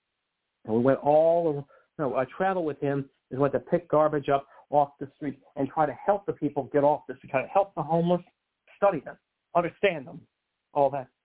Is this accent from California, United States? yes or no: yes; McKinleyville, California, United States; I was born and raised in McKinleyville. McKinleyville, where horses have a right of way. McKinleyville, California. It's an area of California.